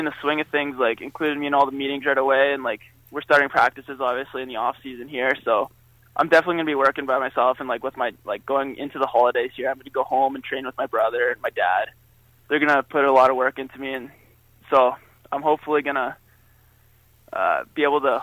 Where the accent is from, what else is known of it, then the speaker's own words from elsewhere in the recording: Swan River, Manitoba, Canada; I've played junior hockey for the past 3 years in Swan River, my hometown there